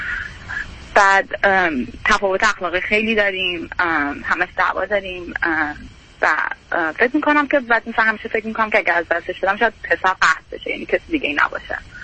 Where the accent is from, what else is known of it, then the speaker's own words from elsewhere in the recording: Iran; moved away as an adult; also born or lived in Germany / England; now in United States; 1 سال من آلمان بودم، قبلش هم 1 سال انگلیس بودم ولی بقیهش رو ایران زندگی کردم.